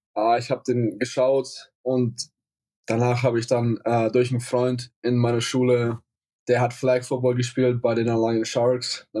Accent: Langenfeld, Bavaria, Germany; now in United States; Ich komme aus Langenfeld in Franken. Ich bin in den USA seit 2,5 Jahren jetzt in die Highschool gegangen

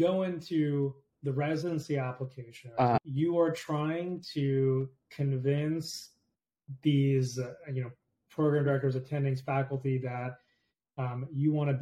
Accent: New Jersey, United States; you know, I grew up in Jersey. I went to med school in New York.

